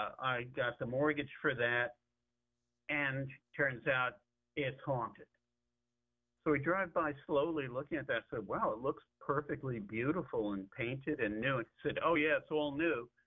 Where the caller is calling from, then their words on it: New York, United States; No, I'm calling from New York.